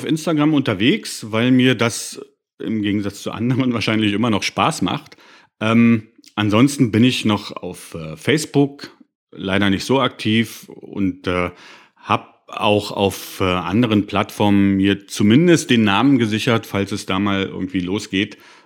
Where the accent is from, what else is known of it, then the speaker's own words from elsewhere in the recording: Berlin, Germany; ich bin Fotograf aus Berlin. Fotografiere hauptsächlich Berlin natürlich, weil ich hier wohne